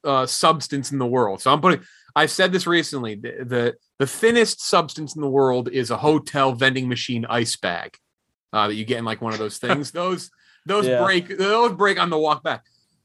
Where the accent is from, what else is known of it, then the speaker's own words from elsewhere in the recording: Texas, United States; I went to my hometown. So my hometown in Texas, they have two malls